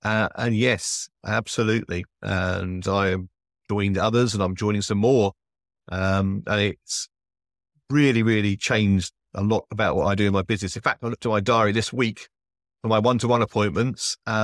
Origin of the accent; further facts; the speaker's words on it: England, United Kingdom; accent: English; apparently you do really like the English voice. My accent apparently is a major plus point.